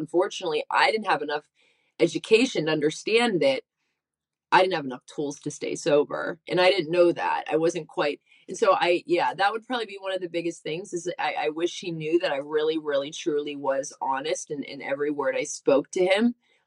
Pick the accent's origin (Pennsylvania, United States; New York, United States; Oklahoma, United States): Pennsylvania, United States; Pittsburgh; So I had to drive across the country to get home. And so my dad flew out to LAX and I picked him up from the airport and he drove across the country with me back to Pittsburgh.